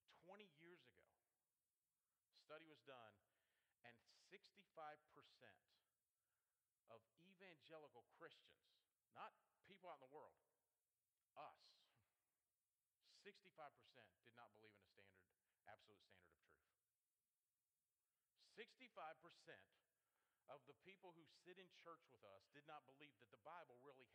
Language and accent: English; Kansas City, Missouri, United States; now in Southern Maryland, United States; I grew up in Kansas City, Missouri. My dad pastored out there, pastored the church in Independence, Missouri, 2 months before I was born, left while I was in college. And so that's my hometown.